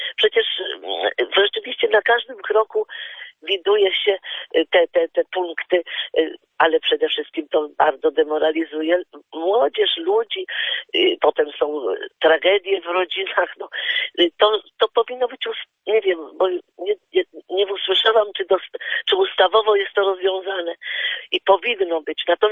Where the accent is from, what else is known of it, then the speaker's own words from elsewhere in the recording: Warsaw, Masovian Voivodeship, Poland; jestem też z Warszawy i też obserwuję to wszystko